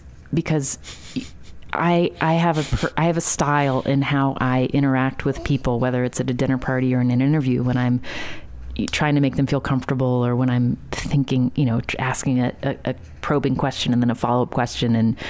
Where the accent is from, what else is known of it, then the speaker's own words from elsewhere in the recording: West Virginia, United States; growing up in West Virginia